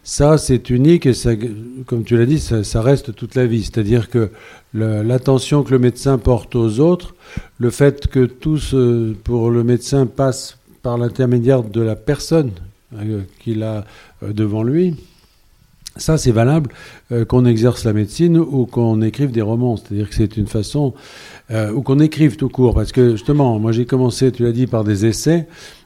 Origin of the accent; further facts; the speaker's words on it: Bourges, Centre-Val de Loire, France; moi je suis un homme du centre quand même. Donc là je viens de chez moi à Bourges.